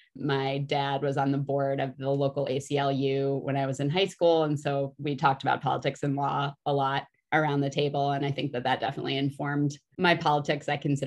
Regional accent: Chicago, Illinois, United States; So I grew up in Chicago, right on the campus of the University of Chicago, and I went to the school that was associated with the University of Chicago

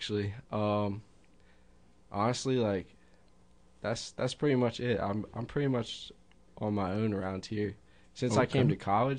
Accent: Lancaster, Pennsylvania, United States; Yeah, but I mean, I grew up in Lancaster City and around it, so family's always been there.

